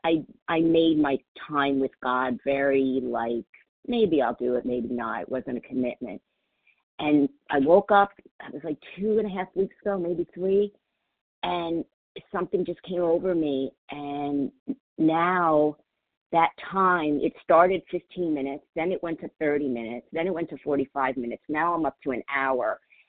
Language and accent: English; Florida, United States; I'm from Florida.